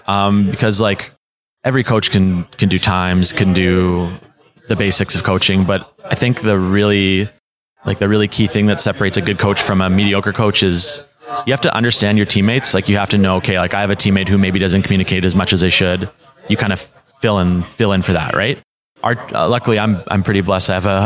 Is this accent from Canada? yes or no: yes; Canada